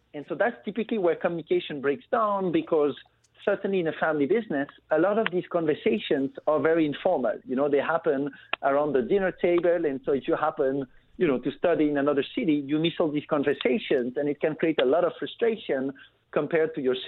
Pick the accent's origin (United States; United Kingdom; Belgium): Belgium; I'm originally from Belgium. I grew up in Belgium, and I'm sort of a next generation member of a Belgian family business.